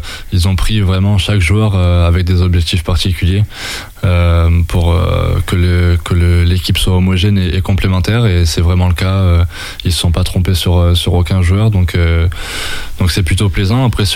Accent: Nouvelle-Aquitaine, France; Je viens de Dordogne, c'est trop important.

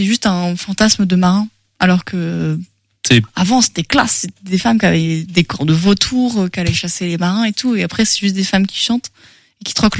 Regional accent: Brittany, France; Oui, je suis bretonne, excusez-moi.

